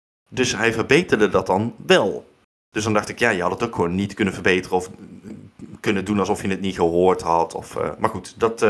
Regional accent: Netherlands; Dus dat maakt het voor ons als Nederlanders toch wel ietsje lastiger tijdens de uitzending.

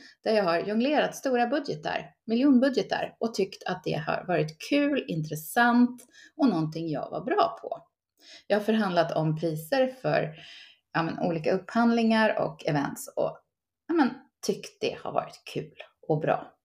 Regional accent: Västerås, Västmanland County, Sweden; jag cyklade runt där jag bodde hemma i Västerås med en egengjord tidning

